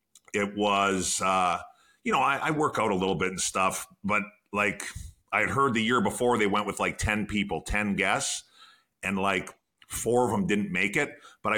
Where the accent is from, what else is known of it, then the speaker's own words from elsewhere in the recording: Fort Saskatchewan, Alberta, Canada; that makes sense because I'm from Alberta. So I'm from Fort.